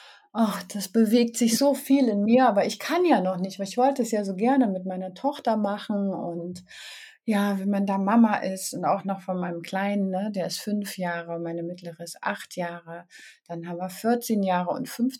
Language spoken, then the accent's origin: German; East Germany, Germany; also born or lived in Munich; now in Bonn, Germany; Ich bin im Osten Deutschlands groß geworden, geboren, habe lange in München gelebt und bin jetzt schon seit über 21 Jahren hier in der Nähe von Bonn